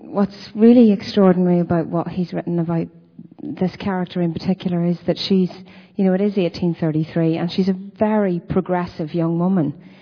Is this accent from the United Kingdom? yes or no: yes; Northern Ireland, United Kingdom; when I grew up in Northern Ireland in the 70s, and I was, I'm lucky on many levels. My father is Irish, my mother's Italian